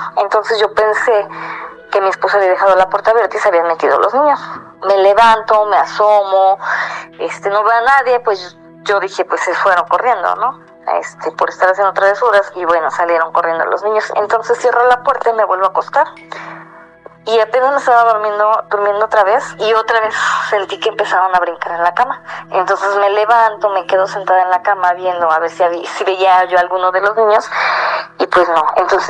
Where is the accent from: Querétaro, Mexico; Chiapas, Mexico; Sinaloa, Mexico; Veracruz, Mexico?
Veracruz, Mexico; Xalapa; now in Mexico City, Mexico; Yo tengo 10 años viviendo aquí en la Ciudad de México. Me casé y me vine a vivir con mi esposo aquí. Yo soy de Xalapa, Veracruz.